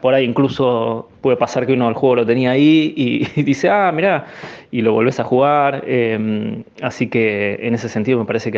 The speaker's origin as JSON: {"language": "Spanish", "town": "La Plata", "region": "Buenos Aires Province", "country": "Argentina", "said": "otros lugares que no son de La Plata, que es de donde soy yo"}